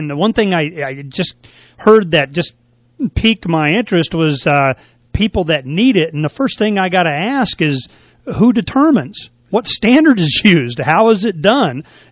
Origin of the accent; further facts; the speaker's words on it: Florida, United States; I went through this. I grew up in Florida.